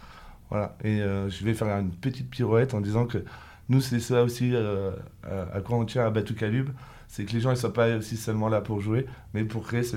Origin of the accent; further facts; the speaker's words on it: Normandy, France; moi, je ne suis pas brésilien, hein, je suis normand, d'accord.